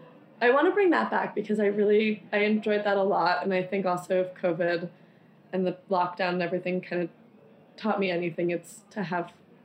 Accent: Long Island, New York, United States; I'm a tri-state girl. I'm from Long Island.

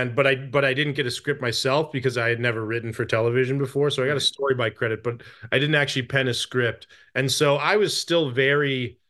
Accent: Tucson, Arizona, United States; also born or lived in Greece / Saudi Arabia; I grew up in Tucson. Well, I was born in Tucson, Arizona. And then my family moved to Greece for a year right after I was born. And then we moved to Saudi Arabia for about 5 or 6 years

